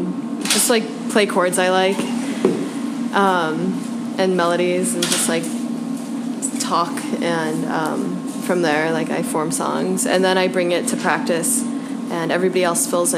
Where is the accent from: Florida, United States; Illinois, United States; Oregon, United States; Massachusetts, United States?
Illinois, United States; Chicago; also born or lived in New York; I am a Chicagoan. I moved to New York about a year after college, and yeah, lived there for just about a year, and I was, like, so exhausted by the end that I was ready to come home, but I'm happy to be back in Chicago.